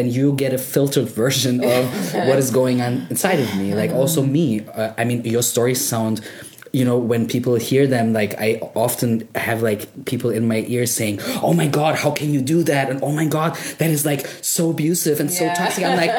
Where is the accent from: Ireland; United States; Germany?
Germany; English is a second language; Me growing up in Germany